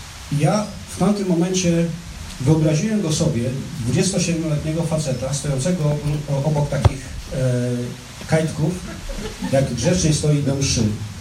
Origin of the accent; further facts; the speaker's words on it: Jelenia Góra, Lower Silesian Voivodeship, Poland; born there; Ale Jelenia Góra jest dla mnie też ważna z tego względu, że tam nie tylko się urodziłem